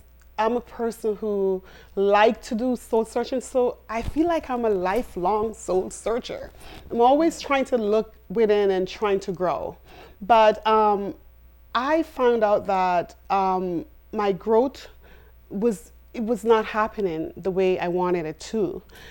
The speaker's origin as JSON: {"language": "English", "country": "Jamaica", "tie": "born or raised there", "also_born_or_lived": "Antigua", "said": "So I lived in Antigua for a while. But growing up in Jamaica, as a young girl"}